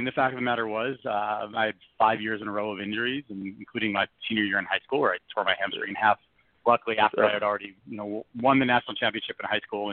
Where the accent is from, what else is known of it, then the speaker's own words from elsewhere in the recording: Buffalo, New York, United States; Growing up and born and raised in Buffalo, played soccer and track growing up